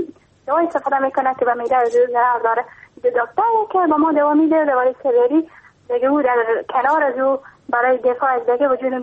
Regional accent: Iran; ما خواهر کوچیک هستم، … از ایران هستم.

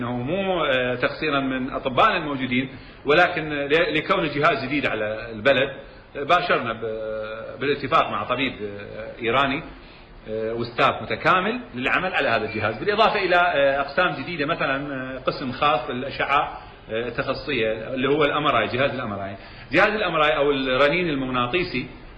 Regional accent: Nasiriyah, Dhi Qar, Iraq; فأول شيء حبيت أقدم مدينتي العزيزة الناصرية اللي أنا أكل لها فضل عظيم هي وأهلها

